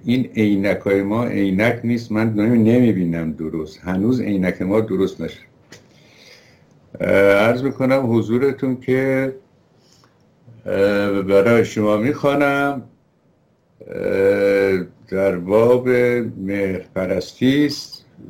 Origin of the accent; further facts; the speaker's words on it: Iran; ما ایرانی هستیم، جای دیگری نداریم برویم